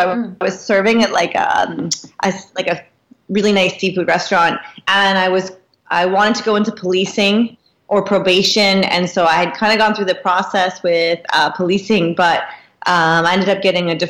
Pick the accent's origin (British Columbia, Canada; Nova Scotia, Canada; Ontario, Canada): British Columbia, Canada; Vancouver; I'm 35 years old and I was born and raised in Vancouver.